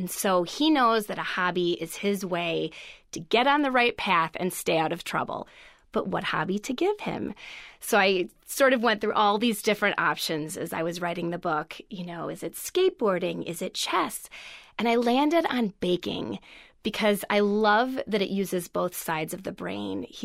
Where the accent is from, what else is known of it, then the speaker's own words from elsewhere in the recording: Wisconsin, United States; Well, I am born and raised in Wisconsin, and I was a voracious reader growing up.